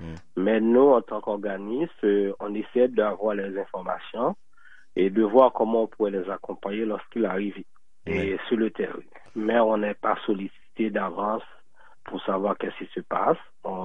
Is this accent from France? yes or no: no; Haiti; en tant qu'haïtien, on devrait apporter notre contribution pour voir comment on pourrait améliorer la situation de nos compatriotes.